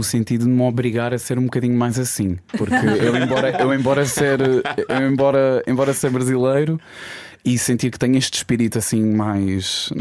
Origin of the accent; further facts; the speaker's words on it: Portugal; also born or lived in São Paulo, Brazil; Eu já estou cá desde os 4 anos de idade.